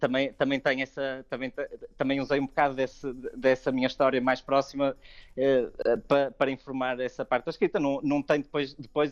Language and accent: Portuguese; Portugal; moved away as an adult; eu na realidade cresci em Portugal e até à minha idade adulta vivi em Portugal